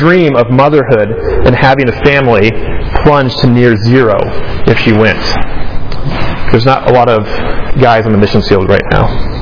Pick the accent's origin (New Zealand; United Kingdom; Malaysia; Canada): Malaysia; also born or lived in Washington, United States; and I was born in Washington State and raised in the mission field at an MK school, missionary kids school in Malaysia.